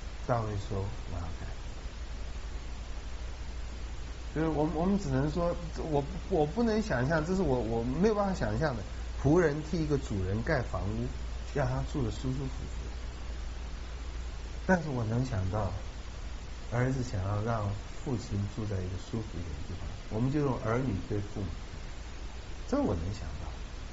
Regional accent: China; 我们中国人做了王当然就是盖宫殿了

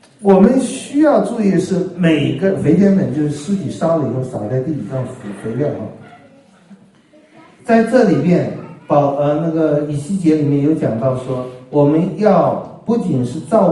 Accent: China; 这也是我们中国人的麻烦，我们中国人对世上的功名利禄从来不甘后人的

